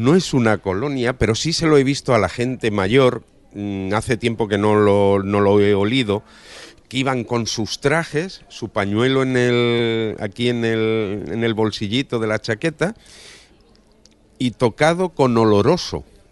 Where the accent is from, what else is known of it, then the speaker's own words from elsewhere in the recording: Spain; yo por ejemplo soy de Río, del río Júcar, porque vivía justo al lado.